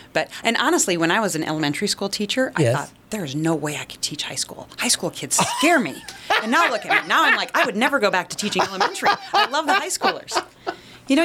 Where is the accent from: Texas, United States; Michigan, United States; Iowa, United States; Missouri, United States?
Iowa, United States; I love North Iowa, and I grew up in Northwest Iowa, so it's not, you know, there's no difference really.